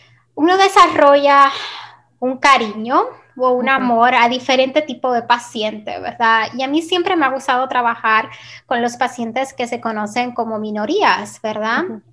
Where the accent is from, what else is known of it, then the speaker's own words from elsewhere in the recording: Puerto Rico; cuando yo crecí en Puerto Rico